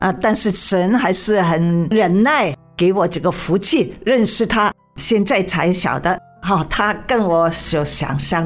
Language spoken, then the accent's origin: Chinese; Hong Kong; 还有呢，我在香港长大的